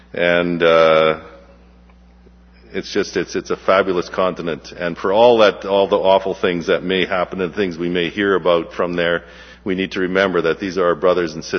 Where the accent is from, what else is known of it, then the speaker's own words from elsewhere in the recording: Abbotsford, British Columbia, Canada; Growing up in Abbotsford, I knew from a young age that one thing came to me naturally